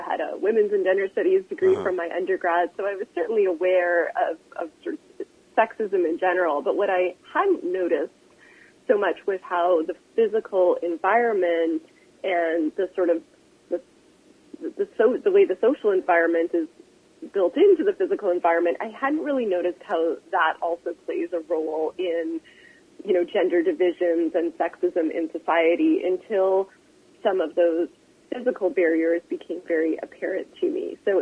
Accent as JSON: {"language": "English", "town": "Mississauga", "region": "Ontario", "country": "Canada", "tie": "born or raised there", "also_born_or_lived": "Toronto", "said": "I was born in Toronto, grew up in Mississauga, and then back to Toronto for university."}